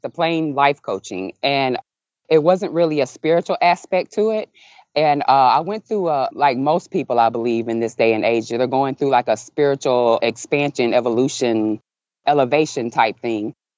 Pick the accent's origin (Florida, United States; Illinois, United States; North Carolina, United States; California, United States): Florida, United States; I was in Fort Lauderdale because I'm originally from Florida.